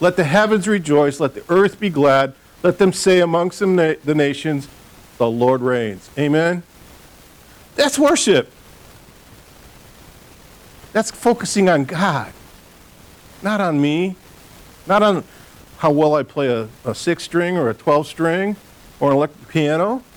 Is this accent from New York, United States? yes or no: no; Detroit, Michigan, United States; because I grew up in Detroit.